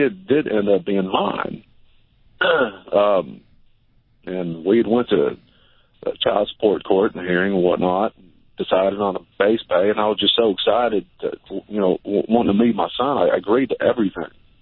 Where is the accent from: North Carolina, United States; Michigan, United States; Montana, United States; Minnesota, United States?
Montana, United States; Missoula; I'm from Missoula, Montana.